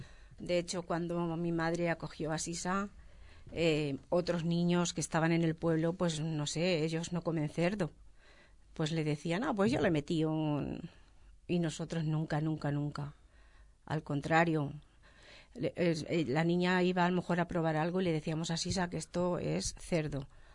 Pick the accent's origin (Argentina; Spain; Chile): Spain; Ciudad Real, Castilla-La Mancha; yo soy de Ciudad Real